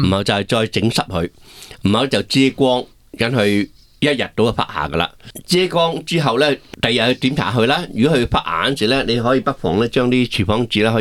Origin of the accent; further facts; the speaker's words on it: Guangdong, China; 我哋广东人讲嘅芽菜咧，就系细条啲嘅啦